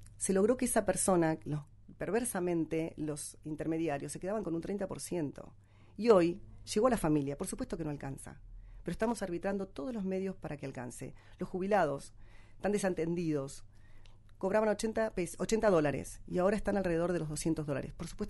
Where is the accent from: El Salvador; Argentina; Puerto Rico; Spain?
Argentina; porque somos los argentinos que en agosto el 73% de los argentinos votó